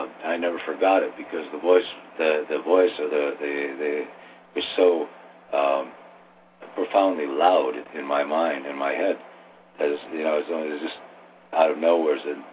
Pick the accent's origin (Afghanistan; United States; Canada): Canada; I'm Canadian myself, so, yeah, I appreciate it up there.